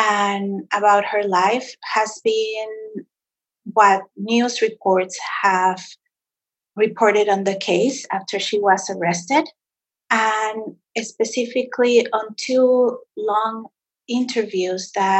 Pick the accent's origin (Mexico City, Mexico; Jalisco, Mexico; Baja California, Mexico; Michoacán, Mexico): Mexico City, Mexico; I grew up in Mexico City and had never heard of a serial killer in Mexico.